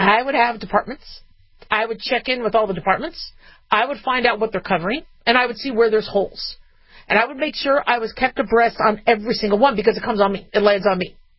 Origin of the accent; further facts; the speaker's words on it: United States; Listen, okay, I'm independent and I'm American.